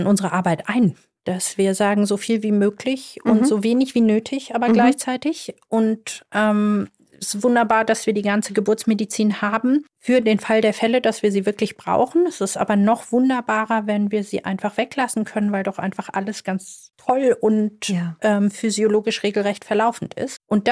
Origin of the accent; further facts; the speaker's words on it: North Rhine-Westphalia, Germany; Ah, ich komme ja ursprünglich aus dem Ruhrgebiet und habe da gelernt und hatte da auch schon eine Praxis.